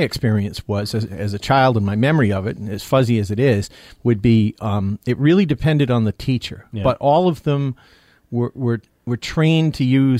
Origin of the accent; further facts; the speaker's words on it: Dover, United States; my mother grew up on the farm that was really a couple hundred yards from where I grew up on Toll End Road in Dover, my grandparents' farm, Pat and Annie McCarthy